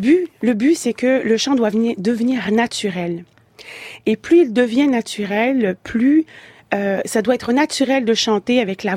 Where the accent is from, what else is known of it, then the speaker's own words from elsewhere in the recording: Quebec, Canada; accent: Quebec French; Et puis, probablement, vous allez entendre mon accent québécois.